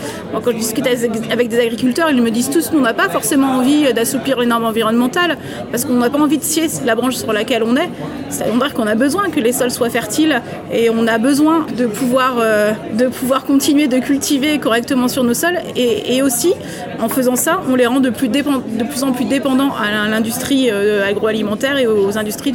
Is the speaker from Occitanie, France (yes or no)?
no; Brittany, France; par exemple chez moi en Bretagne, où l'agriculture c'est un poids lourd de l'économie